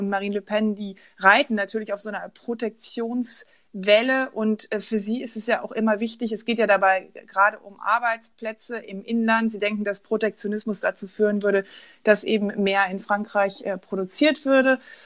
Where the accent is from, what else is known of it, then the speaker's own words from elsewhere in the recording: Germany; wenn ich gesagt habe, ich bin Deutsche